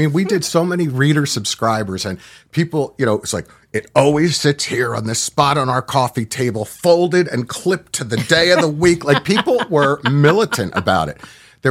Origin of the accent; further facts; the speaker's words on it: Yardley, Pennsylvania, United States; I grew up in Yardley across the way.